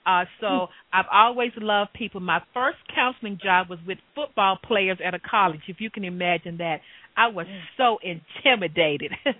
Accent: Chattanooga, Tennessee, United States; Okay, well, originally I'm from Chattanooga, Tennessee, and I attended Tennessee State University

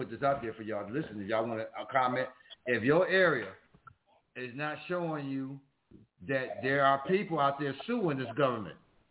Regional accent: Florida, United States; Y'all from Florida. You from Florida. I live in Florida. I'm from Florida.

